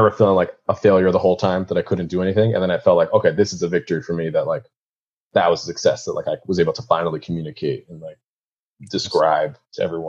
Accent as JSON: {"language": "English", "region": "New York", "country": "United States", "tie": "born or raised there", "said": "with my Catholic school background and, you know, growing up in New York, I knew how to speak English and say the Hail Mary in both languages."}